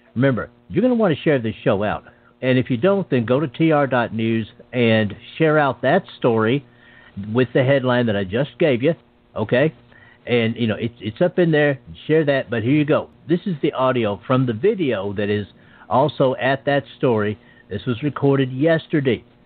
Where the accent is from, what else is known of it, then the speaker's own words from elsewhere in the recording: United States; And certainly I, as an American, I, as the unpleasant blind guy, I, as a supporter of the EDL